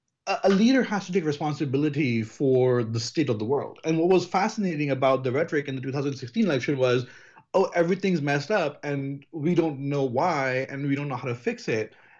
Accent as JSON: {"language": "English", "country": "United States", "said": "including my aforementioned comfort with being American."}